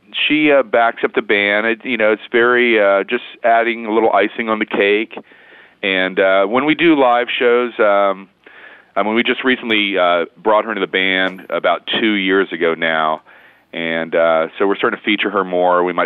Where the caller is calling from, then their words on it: West Palm Beach, Florida, United States; I'm a high school history teacher in South Florida in Palm Beach County.